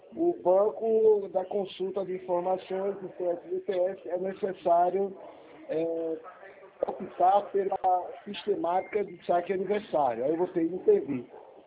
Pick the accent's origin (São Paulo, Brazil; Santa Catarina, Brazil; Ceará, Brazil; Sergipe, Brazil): Sergipe, Brazil; Aracaju; now in Caxias do Sul, Brazil; eu sou natural de Aracaju, Sergipe. Aí eu fui para o Rio Grande do Sul, onde eu moro hoje.